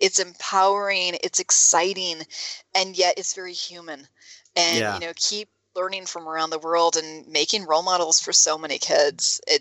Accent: California, United States; This is so foreign to me because, you know, I'm from California. We have sun here.

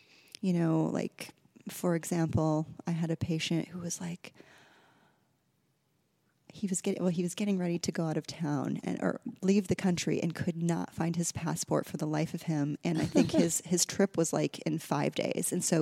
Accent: Midwest, United States; I grew up in the Midwest, was given antibiotics so often because that's just the thing that was done

